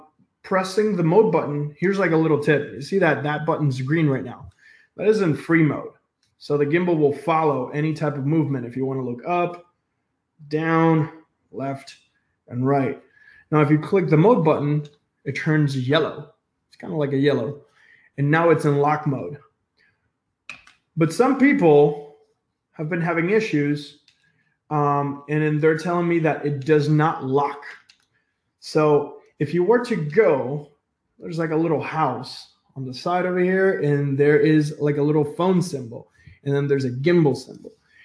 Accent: India; I am from India.

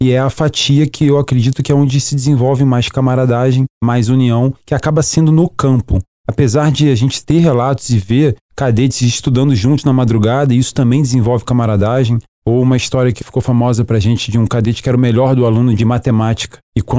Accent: Rio de Janeiro, Brazil; Eu sou do Rio de Janeiro, o Rio de Janeiro é um lugar, talvez seja a cidade que tenha o pico urbano com mais lugares para escalar, que tem mais vias, né?

